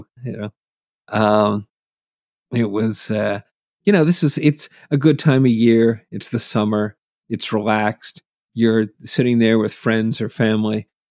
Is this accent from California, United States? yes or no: no; Massachusetts, United States; And then, you know, growing up in Massachusetts, I'd go in and see, we'd go see the Red Sox.